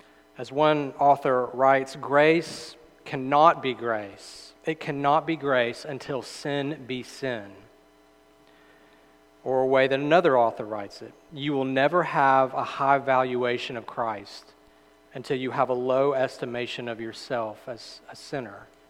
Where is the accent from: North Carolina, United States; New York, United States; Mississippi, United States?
Mississippi, United States; now in Alabama, United States; growing up in Mississippi, I love to drive in the rural parts. And even here in North Alabama